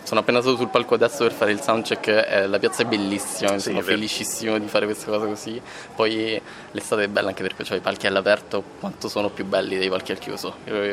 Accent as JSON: {"language": "Italian", "region": "Sicily", "country": "Italy", "said": "Io sono siciliano"}